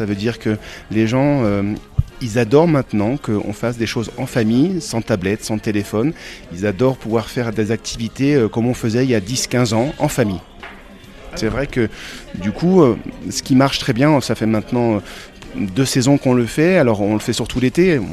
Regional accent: Brittany, France; Oui, moi je suis originaire de Bretagne, ça fait maintenant plus de 12 ans que je suis en montagne

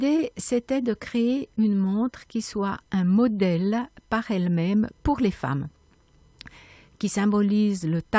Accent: Porrentruy, Jura, Switzerland; moved away as an adult; now in Biel, Switzerland; parce que je suis jurassienne, hein, donc j'ai grandi à Porrentruy. Et je suis venue à Bienne, mais bon, bah maintenant, il y a déjà plus de 40 ans.

